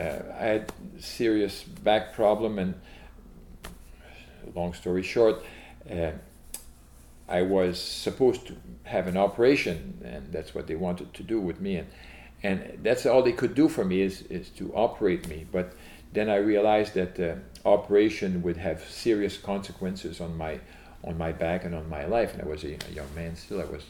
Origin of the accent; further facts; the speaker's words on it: New Brunswick, Canada; I was from New Brunswick